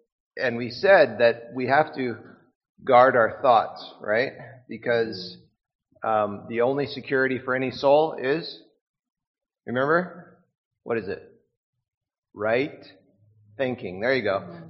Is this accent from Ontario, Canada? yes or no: no; Saskatchewan, Canada; I grew up in Saskatchewan, and that was a great place to get fresh water.